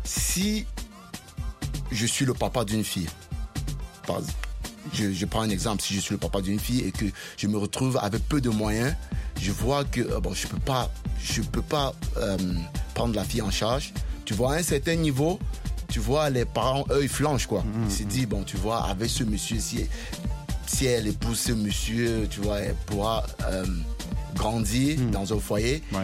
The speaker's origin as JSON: {"language": "French", "country": "Cameroon", "said": "Au Cameroun, je suis Camerounais, j'ai vu plein de cas."}